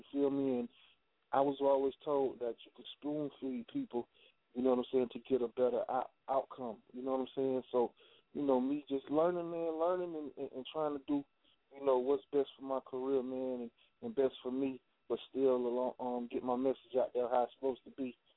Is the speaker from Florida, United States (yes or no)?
yes; Panama City, Florida, United States; I'm from Panama City, Florida, so that's like 8 hours from Miami